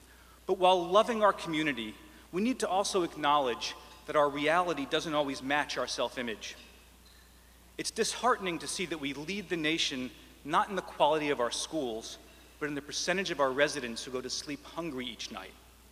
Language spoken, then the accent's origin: English; Miami, Florida, United States; In my house growing up in Miami, I was raised with the concept of tikkun olam, the Jewish belief that each of us has the duty to work to heal and repair the world.